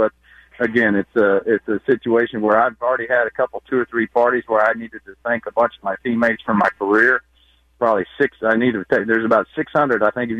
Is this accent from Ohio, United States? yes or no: no; Houston, Texas, United States; when I came home and retired and came out of retirement, pitched for my hometown team, the Astros